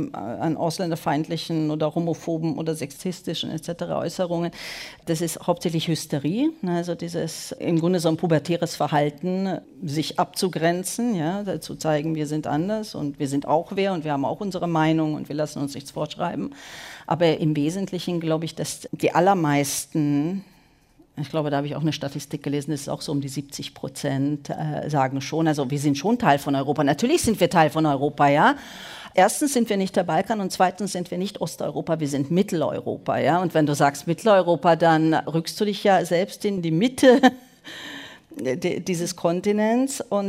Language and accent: German; Western Hungary, Hungary; Normalerweise, wenn ich nach Hause komme, bin ich allerdings nicht in Budapest, sondern auf dem Dorf, wo ich herkomme. Das ist, wie gesagt, ganz im Westen des Landes